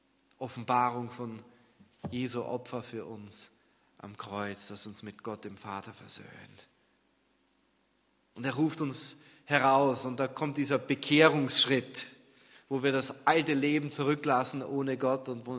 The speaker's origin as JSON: {"language": "German", "country": "Austria", "lives_now": "Germany", "said": "Ich hatte nie im Leben daran gedacht, nach Deutschland zu gehen. Ich bin Österreicher, okay."}